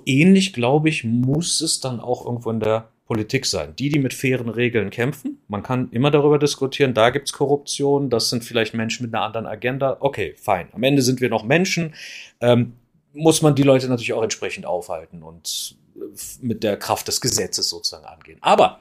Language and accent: German; Berlin, Germany; Wo ich als Berliner dann auch immer wieder staune.